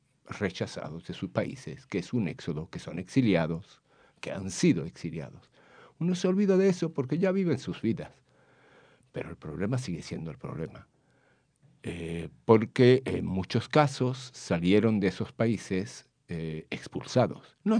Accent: Morocco; En otros países, como por ejemplo en Marruecos, de donde yo vengo, no hubo expulsión

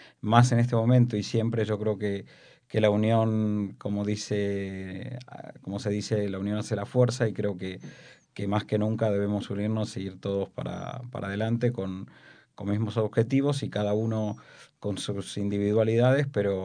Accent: Buenos Aires, Argentina; moved away as an adult; now in Spain; Mira, yo he llegado a España en el año 2002. Uh-huh. Efectivamente, soy argentino, nacido en Buenos Aires.

